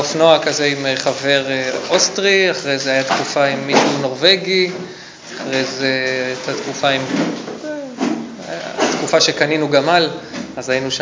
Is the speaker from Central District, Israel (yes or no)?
no; Jerusalem, Jerusalem District, Israel; אני גדלתי בירושלים, נגיד, מגיל 12, למדתי בתיכון של יד האוניברסיטה